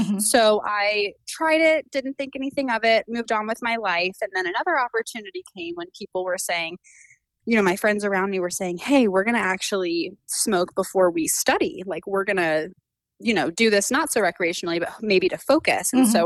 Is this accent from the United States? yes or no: yes; St. Louis, Missouri, United States; So my childhood was incredibly, you know, traditional nuclear family.